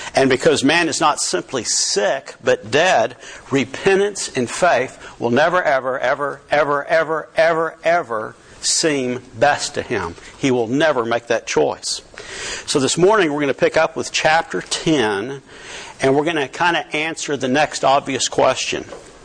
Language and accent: English; Richardson, Texas, United States; I have got a cousin about 6 months older than me, and we grew up together in Richardson.